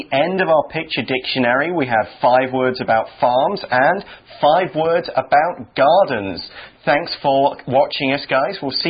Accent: United Kingdom; Also notice I said tomato because I'm British.

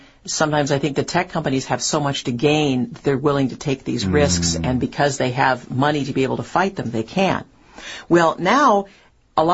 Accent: Bozeman, Montana, United States; I can think, for example, in the newspaper in my hometown in Bozeman, Montana

